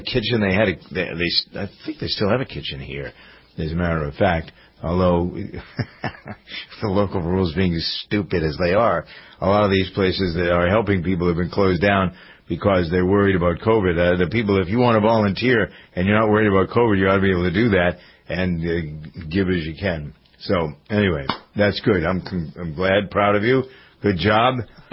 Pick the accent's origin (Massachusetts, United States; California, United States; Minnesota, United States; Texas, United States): Massachusetts, United States; the longest stint I had was actually here in my hometown on the AM and FM station, and I was very connected to the local Salvation Army here, the Greater Boston Salvation Army.